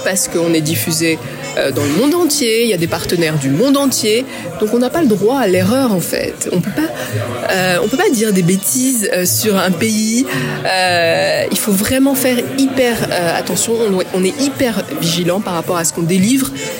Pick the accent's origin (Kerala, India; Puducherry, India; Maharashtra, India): Maharashtra, India; Mumbai; j'étais à Mumbai, donc mon pays d'origine